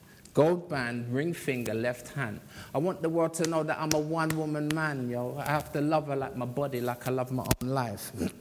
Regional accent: London, United Kingdom; And that's not just because I come from South London, right?

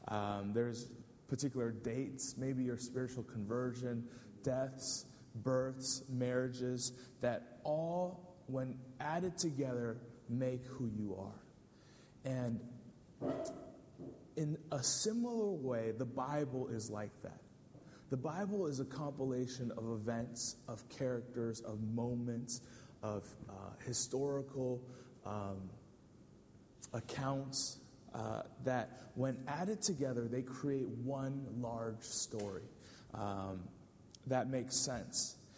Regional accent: California, United States; I grew up in Northern California on the west coast of the states.

